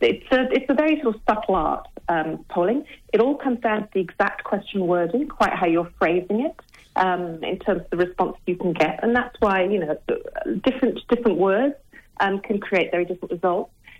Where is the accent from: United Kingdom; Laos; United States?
United Kingdom; England; now in Australia; You can tell by my accent, I'm a POM. And I come from a country where voting is not compulsory.